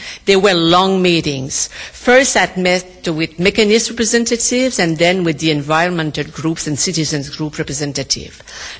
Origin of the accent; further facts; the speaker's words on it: Quebec, Canada; I come from Gaspésie, and Port Daniel is in Gaspésie.